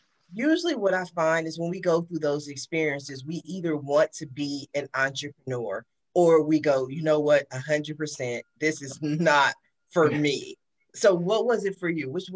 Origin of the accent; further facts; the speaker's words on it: Columbus, Ohio, United States; also born or lived in Washington, District of Columbia, United States; I'm from Columbus, Ohio. My mom has 8 brothers and sisters.